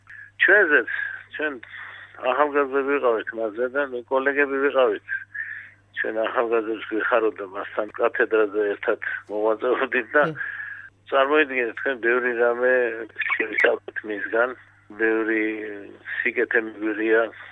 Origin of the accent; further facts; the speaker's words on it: Borjomi, Samtskhe-Javakheti, Georgia; მე წარმოშობით ბორჯომიდან ვარ და მახსოვს ბორჯომში რო ჩამოდიოდა